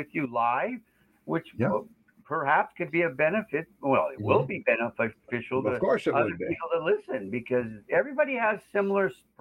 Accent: Billings, Montana, United States; I grew up in Billings, and up until I was 10, which was when my father left.

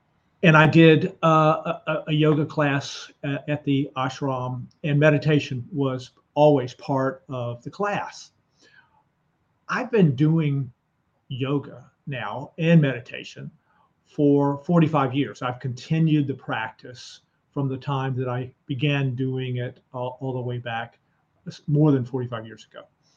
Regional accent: North Carolina, United States; now in California, United States; In 1972, I moved from North Carolina, which is on the East Coast of the United States, to California and to the San Francisco Bay Area.

